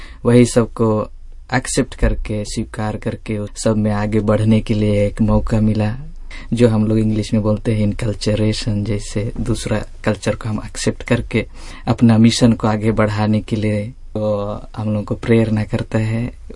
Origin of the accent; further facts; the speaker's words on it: India; मैं भारत देश का निवासी हूँ और मेरा पारिस केडिंग पारिस है।